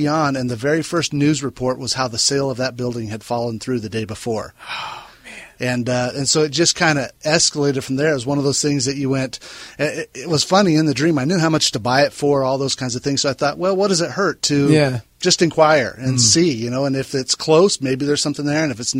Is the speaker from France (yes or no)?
no; Albuquerque, New Mexico, United States; Well, we're from Albuquerque, so I mean, it wasn't, LA wasn't thinking about it.